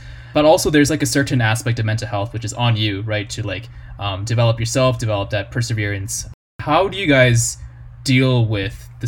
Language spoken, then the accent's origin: English; Alberta, Canada; Speaking from my perspective, I'm from Alberta, so we don't have many of the opportunities that Ontario students have.